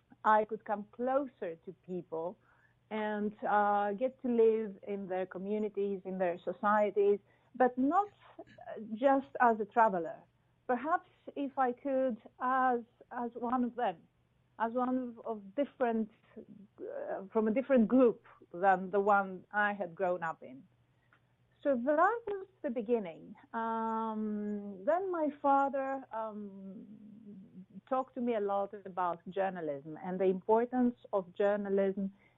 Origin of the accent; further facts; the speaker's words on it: Athens, Attica, Greece; I was born and raised in Athens.